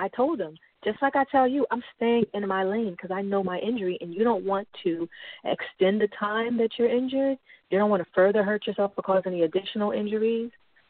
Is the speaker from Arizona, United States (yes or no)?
no; Willingboro, New Jersey, United States; And then in my hometown of Willingboro, Garfield East School brought me